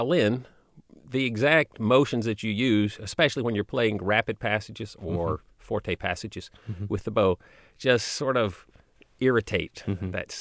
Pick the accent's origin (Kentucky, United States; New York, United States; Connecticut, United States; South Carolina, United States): Kentucky, United States; Louisville; And that's when I knew I'm from Kentucky. I'm from Louisville.